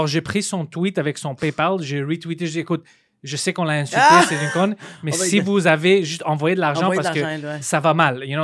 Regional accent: Greece; Je suis pas américain, non, je suis grec, you know?

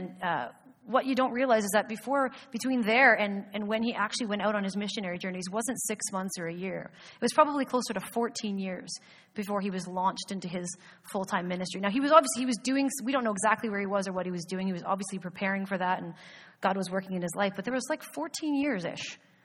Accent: Petrolia, Ontario, Canada; But growing up in Petrolia, there was a banner on this wall right near the front.

